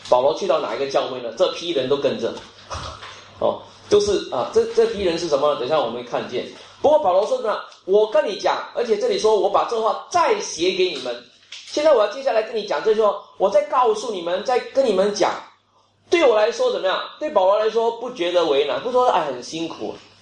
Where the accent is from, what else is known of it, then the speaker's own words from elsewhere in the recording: Singapore; 我们新加坡人讲的 triple confirm